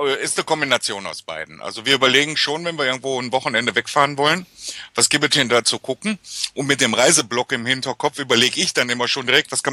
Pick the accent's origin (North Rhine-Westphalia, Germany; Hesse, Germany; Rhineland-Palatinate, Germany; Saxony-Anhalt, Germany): North Rhine-Westphalia, Germany; Mülheim an der Ruhr; Ich komme aus dem Ruhrgebiet, aus dem schönen Mülheim an der Ruhr. Hier bin ich geboren, groß geworden, war zwischendurch mal kurz im Exil in Duisburg. Aber seit vielen Jahren lebe ich wieder hier in Mülheim.